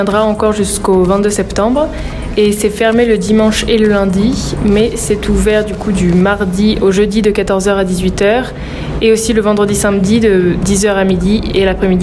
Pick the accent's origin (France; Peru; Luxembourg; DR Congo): France; Vire, Normandy; born there; parce que je suis née à Vire aussi, donc c'est marrant de travailler un été dans ce lieu.